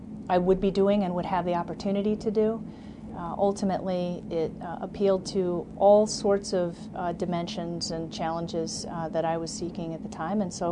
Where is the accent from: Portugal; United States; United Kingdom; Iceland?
United States; Illinois; I took a couple of years just to work and live back in my home state in Illinois until I figured out what was next.